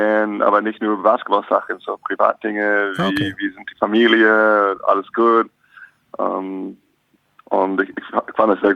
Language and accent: German; Alaska, United States; German is a second language; moved away as an adult; Ich bin in Alaska aufgewachsen